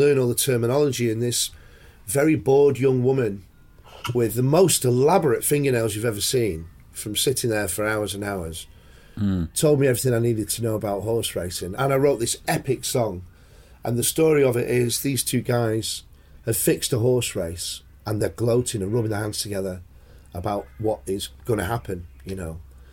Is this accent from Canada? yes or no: no; Bury, North West England, United Kingdom; I'm from Bury, which is 6-7 miles north of Manchester.